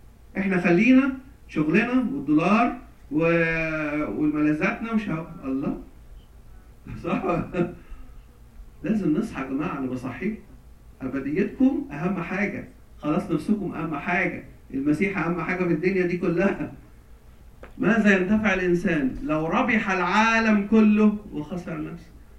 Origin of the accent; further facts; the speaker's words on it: Egypt; احنا عندنا في مصر بقى اتفرج على الكنيسه مليانه مليانه ناس